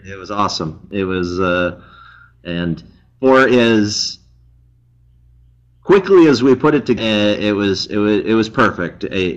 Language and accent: English; Michigan, United States; We went up back up to my hometown up in the UP of Michigan to visit friends.